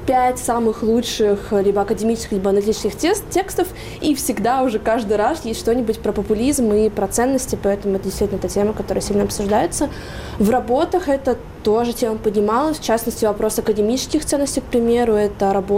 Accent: Siberia, Russia; born there; now in Saint Petersburg, Russia; Я родилась в Сибири. Я никогда не мыслила себя как европейка до переезда в Петербург

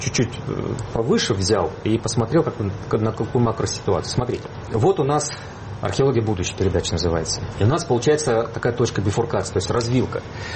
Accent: Pechora, Komi Republic, Russia; я сам из Коми, да, Воркута стоит пустая. Печора, откуда я

